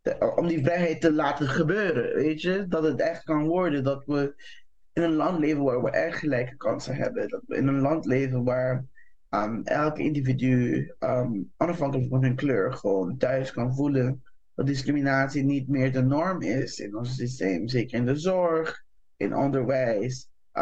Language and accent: Dutch; Curaçao; Ik kom zelf uit Curaçao